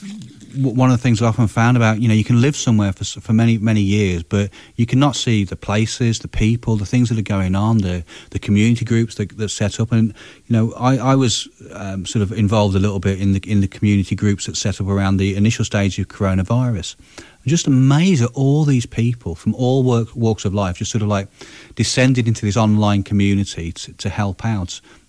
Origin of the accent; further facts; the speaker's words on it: Stourbridge, West Midlands, United Kingdom; councillor in 2012 for Wollaston and Stourbridge Town. It's the first time that I really got to know my hometown, having lived there for over 40 years.